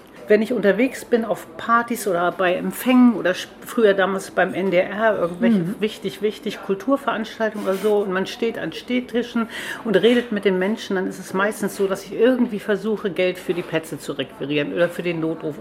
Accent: Lüchow, Lower Saxony, Germany; Ich sage immer, ich bin in Lüchow aufgewachsen, Lüchow-Dannenberg.

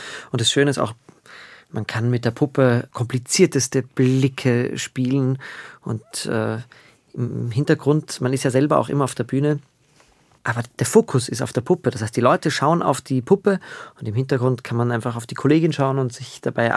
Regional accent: Graz, Styria, Austria; Und den habe ich gesehen in Graz, in meiner Heimatstadt

